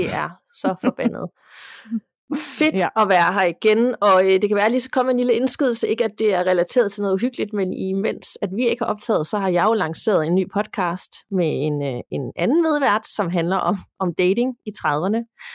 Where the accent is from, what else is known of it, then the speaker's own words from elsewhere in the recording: Lystrup, Central Denmark Region, Denmark; det hus, jeg voksede op i Lystrup, lige uden for Aarhus